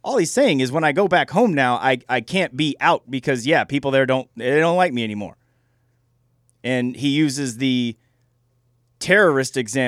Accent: Alabama, United States; I cannot just walk down the street in Alabama when I go back to my hometown

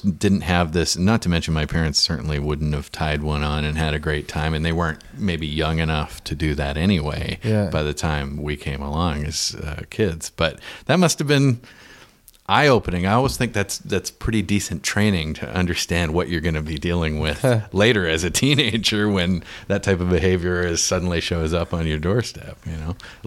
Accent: Victoria, British Columbia, Canada; growing up in BC because there just wasn't that cottage culture

